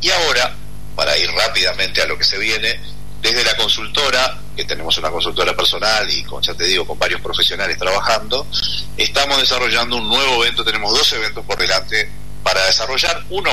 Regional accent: Minas, Lavalleja, Uruguay; now in Montevideo, Uruguay; Soy de La Valleja, yo soy minuano. Ajá. Ya hace varios años que estoy acá en Montevideo

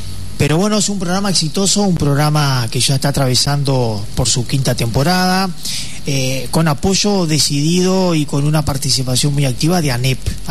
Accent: Salto, Uruguay; creo que en general como sociedad uruguaya y salteña, reconocer a nuestros artistas

